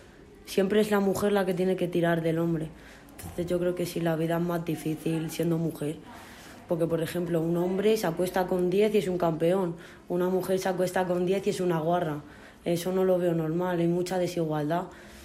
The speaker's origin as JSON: {"language": "Spanish", "country": "Spain", "said": "soy española y tengo 19 años."}